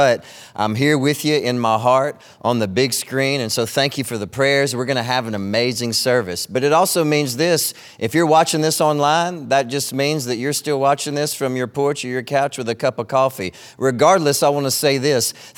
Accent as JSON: {"language": "English", "town": "DeQuincy", "region": "Louisiana", "country": "United States", "tie": "born or raised there", "said": "As most of you know, I grew up in DeQuincy"}